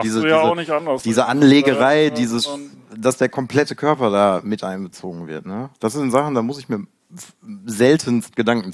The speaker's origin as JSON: {"language": "German", "town": "Witten", "region": "North Rhine-Westphalia", "country": "Germany", "tie": "born or raised there", "said": "Das ist auch meine Heimatstadt, deswegen war das naheliegend."}